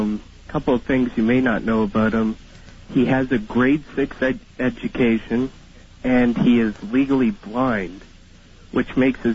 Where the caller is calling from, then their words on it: Winnipeg, Manitoba, Canada; I'm calling in from Winnipeg, Manitoba.